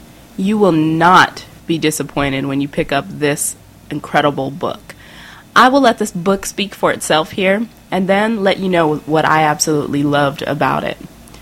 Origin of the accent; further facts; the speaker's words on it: Las Vegas, Nevada, United States; In 2 weeks, baby girl and I will be traveling to my hometown of Las Vegas.